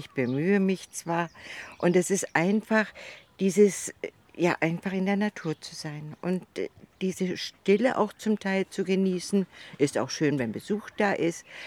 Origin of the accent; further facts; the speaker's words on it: Northern Germany, Germany; now in Berlin, Germany; ich bin auch Rentnerin, bin 77 Jahre alt, komme aus Norddeutschland, also ich bin keine Berlinerin